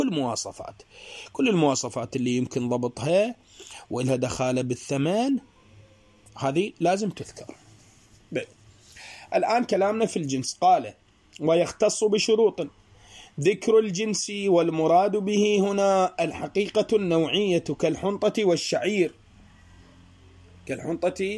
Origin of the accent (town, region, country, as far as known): Iraq